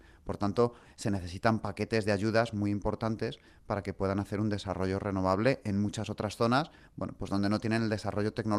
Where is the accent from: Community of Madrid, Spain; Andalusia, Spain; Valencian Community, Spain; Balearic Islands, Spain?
Community of Madrid, Spain; Madrid; o en Madrid, por ejemplo, que es de donde yo vengo